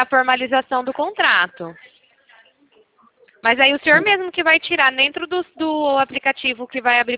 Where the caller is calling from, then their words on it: Presidente Prudente, São Paulo, Brazil; De Presidente Prudente, tá?